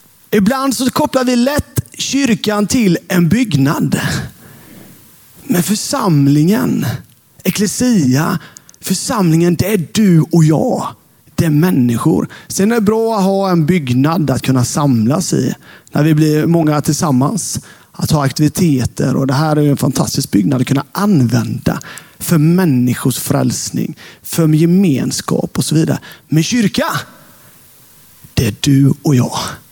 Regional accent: Hultsjö, Jönköping County, Sweden; När jag växte upp i Hultsjö så fanns det två stycken som hette Albin.

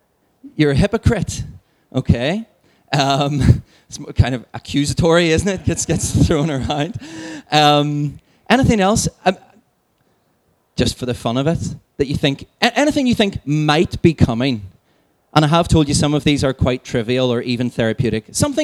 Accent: Belfast, Northern Ireland, United Kingdom; And I'm from East Belfast.

